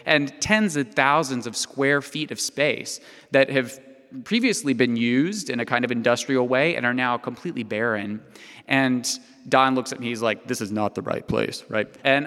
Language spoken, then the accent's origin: English; Perry, Georgia, United States; I'm from the South originally. I'm from a little town called Perry, Georgia. It's about 9,000 people.